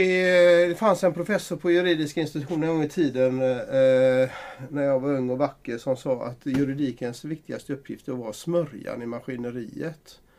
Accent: Gothenburg, Västra Götaland County, Sweden; Vi kan se det i Göteborg, vi som är göteborgare kan ju se att till exempel Norra Älvstranden är ju ändå bebyggd, va?

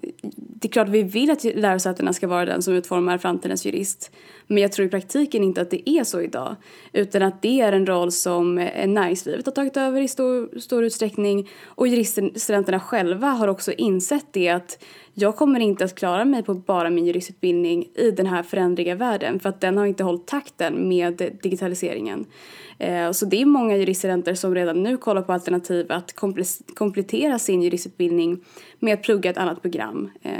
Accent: Falun, Dalarna County, Sweden; Jag är från Falun, jag tycker Falun är jättefint.

